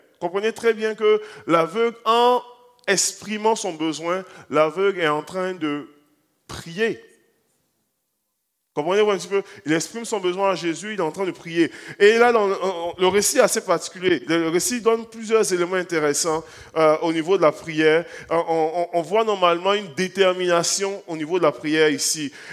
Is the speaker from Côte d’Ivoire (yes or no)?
yes; Côte d’Ivoire; Dans le pays d'où est-ce que moi je viens, en Côte d'Ivoire